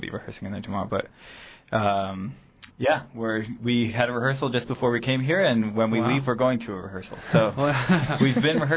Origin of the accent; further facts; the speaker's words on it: St. Louis, Missouri, United States; I'm originally from St. Louis